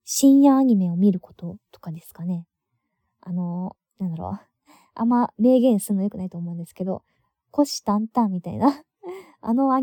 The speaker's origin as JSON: {"language": "Japanese", "region": "Okinawa", "country": "Japan", "said": "出身地は、沖縄です。はい、沖縄出身で、他のところにちょっと引っ越したりとかしてて"}